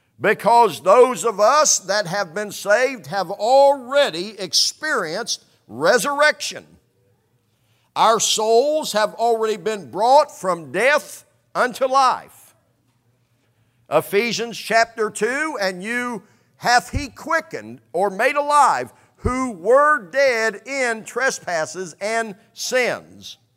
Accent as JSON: {"language": "English", "region": "Indiana", "country": "United States", "tie": "born or raised there", "lives_now": "Kentucky, United States", "said": "I haven't been in Kentucky very long, just a few months. Maybe it's the same way here. But where I was raised in Indiana, you would see people that would come to church once and maybe twice a year."}